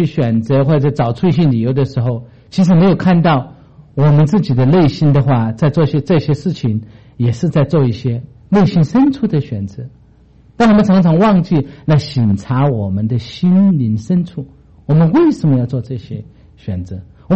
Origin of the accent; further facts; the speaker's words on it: China; 因为我们是华人，我们是中国人，我们有几千年的历史